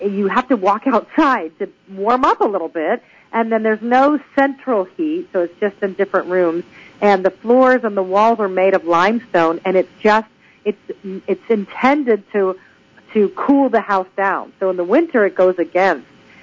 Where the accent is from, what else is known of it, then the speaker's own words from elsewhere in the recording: Georgia, United States; also born or lived in California; because I'm from Georgia. I'm originally from California, but that doesn't count because I was 3 when we moved away. So really, I was in Georgia for more than 30 years